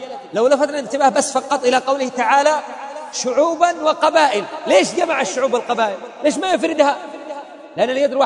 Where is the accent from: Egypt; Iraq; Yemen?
Yemen; هؤلاء عندنا في اليمن وفي غير اليمن